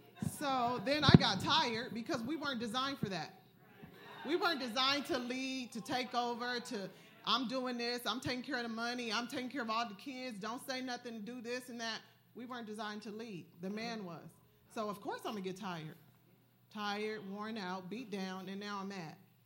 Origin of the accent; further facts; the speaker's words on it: Compton, California, United States; We came from Compton, so that's an accomplishment.